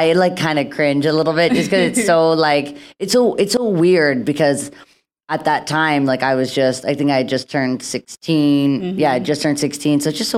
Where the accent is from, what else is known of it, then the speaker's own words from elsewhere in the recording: Nashville, Tennessee, United States; And, you know, I'm from Nashville, where I woke up every day